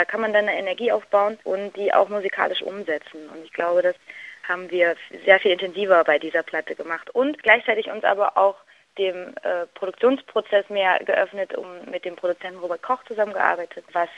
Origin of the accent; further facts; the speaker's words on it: Jena, Thuringia, Germany; Also ich komme aus Jena, ich habe meine ersten Auftritte gehabt